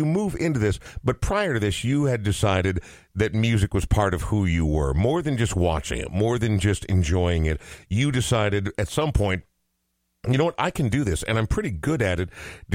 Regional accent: Coon Rapids, Minnesota, United States; I grew up in Coon Rapids, so I'm not one. I guess I'm way north side, right? North suburban cultural corridor.

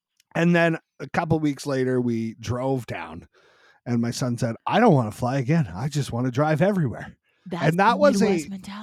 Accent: Moose Jaw, Saskatchewan, Canada; That was shot in my hometown, set in New Jersey. But it was shot in Moose Jaw.

